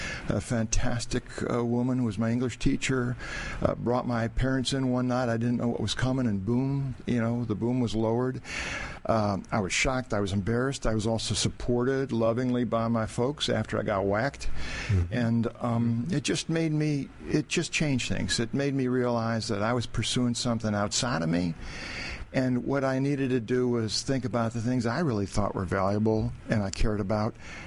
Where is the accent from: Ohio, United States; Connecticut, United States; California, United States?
Ohio, United States; Cleveland; Cleveland, Ohio.